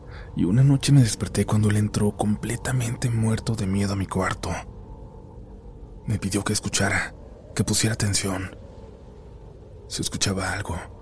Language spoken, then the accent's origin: Spanish; Chile; Yo soy chileno, nacido y criado allá, y durante buena parte de mi vida trabajé en minería en distintos países.